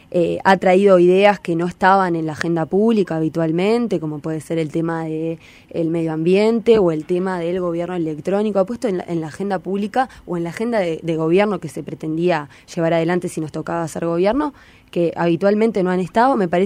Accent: Uruguay; cuando somos todos uruguayos y acá todos queremos que al país le vaya bien

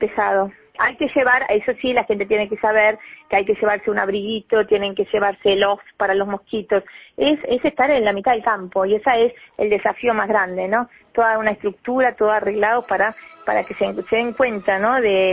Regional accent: Maldonado, Uruguay; yo soy de acá de Maldonado

